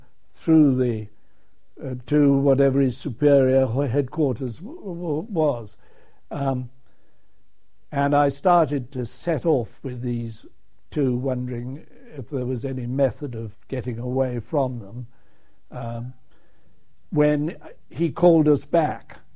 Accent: United Kingdom; I was shouting, "Don't shoot, I'm a British officer."

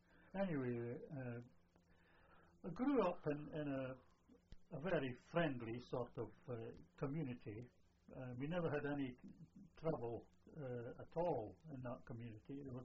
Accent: Dundee, Scotland, United Kingdom; born there; I was born in Dundee, in a sort of not a low class district, but at the time I was born, Dundee was very industrial. Jute industry, marmalade, all these things that Dundee did.

